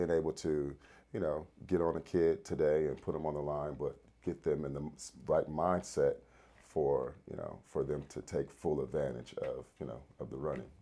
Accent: Los Angeles, California, United States; Growing up, I grew up in South Central, so there was a lot of extracurricular activities going on

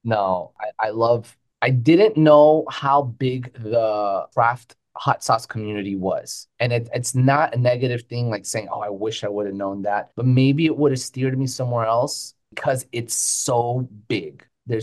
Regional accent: Florida, United States; We're already here. This is our home. We grew up in Florida. We're native Floridians.

